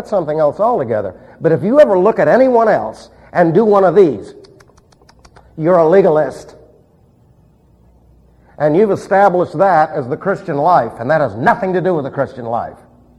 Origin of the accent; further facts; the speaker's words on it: New York City, New York, United States; But remember, I was raised in New York City.